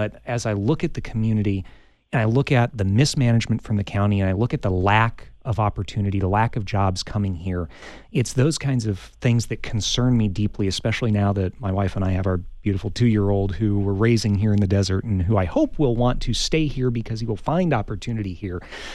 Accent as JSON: {"language": "English", "town": "Green Valley", "region": "Arizona", "country": "United States", "tie": "born or raised there", "said": "Well, I'm very much a desert rat, native to the area, born and raised in Green Valley, and went to the U"}